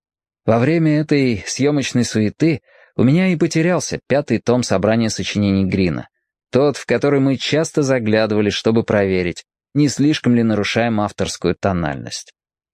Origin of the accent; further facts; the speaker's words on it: Tyumen, Tyumen Oblast, Russia; born there; Его олицетворял я сам, уроженец Тюмени.